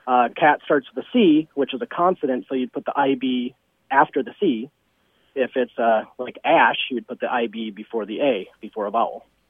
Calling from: Petoskey, Michigan, United States; I'm calling from Petoskey, Michigan.

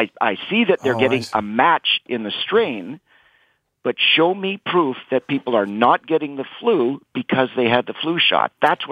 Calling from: Vancouver, British Columbia, Canada; I'm in Vancouver, British Columbia, Canada.

